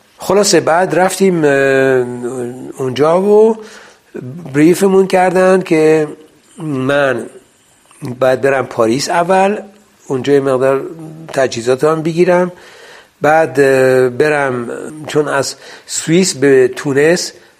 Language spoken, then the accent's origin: Persian; Iran; now in Switzerland; من از ایران میام